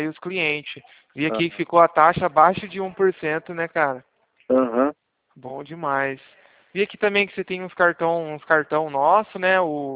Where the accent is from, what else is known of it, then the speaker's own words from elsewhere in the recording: Maringá, Paraná, Brazil; Eu agora eu tô trabalhando aqui no interior de São Paulo, né? Mas eu sou de Maringá, perto também aí, né?